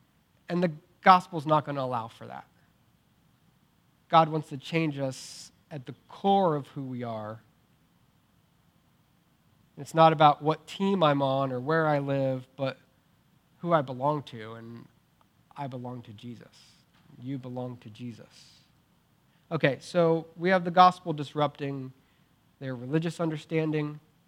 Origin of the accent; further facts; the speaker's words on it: Staunton, Virginia, United States; But it was in Stanton, right? I'm a Stantonian, or I'm a Virginian, or I'm an American, right?